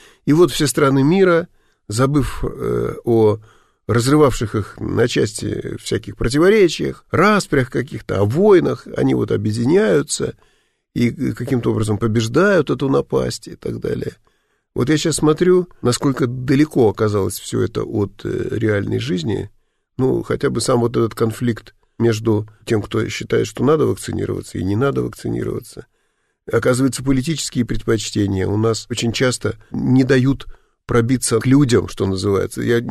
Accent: Belarus; Поэтому мы с Беларуси

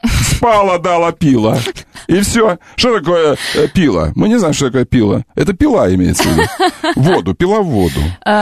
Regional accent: Moscow, Russia; Я москвич, никогда не говорил дожди.

